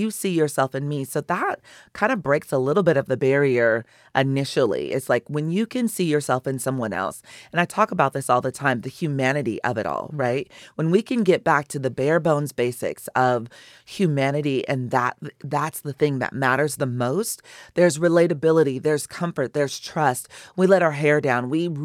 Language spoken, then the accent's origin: English; California, United States; So I have three children and I'm from California. So I have a child in every state that I'm connected to. So I'm from California.